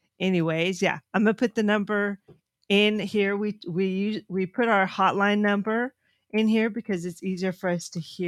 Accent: California, United States; We are from Northern California.

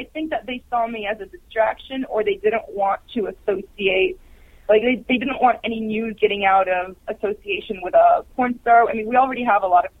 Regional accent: Maryland, United States; I grew up in Maryland, and at the time Maryland was in the ACC

